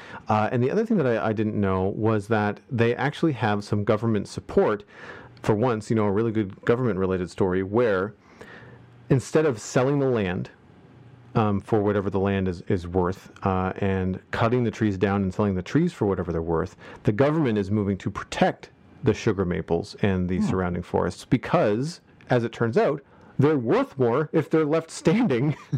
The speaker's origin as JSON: {"language": "English", "region": "Nova Scotia", "country": "Canada", "tie": "born or raised there", "said": "one of the things that I really enjoy about reading the news on Twitter about my hometown is that I get positive news. I get the news about the fire in Spryfield"}